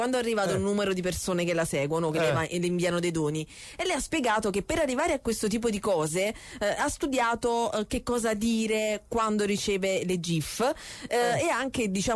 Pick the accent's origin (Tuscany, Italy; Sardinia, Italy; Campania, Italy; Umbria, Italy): Campania, Italy; Naples; Noi è Campana, sono napoletana.